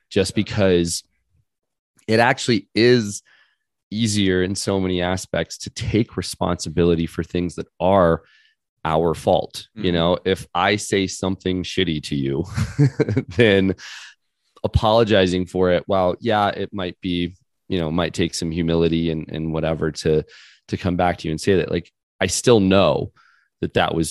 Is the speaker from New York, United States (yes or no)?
no; Cocoa Beach, Florida, United States; I grew up in Cocoa Beach, Florida in the 40s and 50s